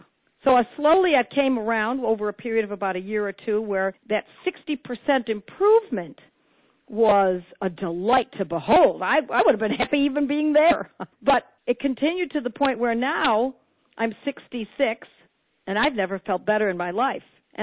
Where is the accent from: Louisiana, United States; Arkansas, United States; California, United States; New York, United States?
New York, United States; Buffalo; In my hometown of Buffalo, New York, we had three.